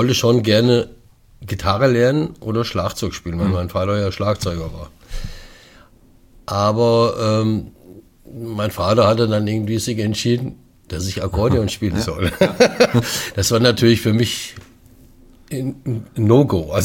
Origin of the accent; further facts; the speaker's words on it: Fulda, Hesse, Germany; Ich bin in Fulda, Johannesburg geboren.